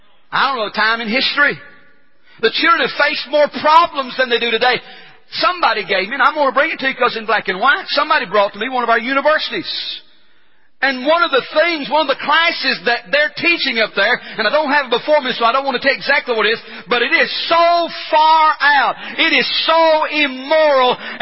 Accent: City View, United States; I grew up in City View. Where I grew up, guys didn't paint their fingernails.

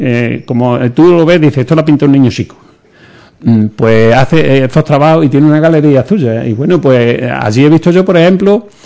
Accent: Ubrique, Andalusia, Spain; el desnudo, creo que es este de mi pueblo, ¿no?

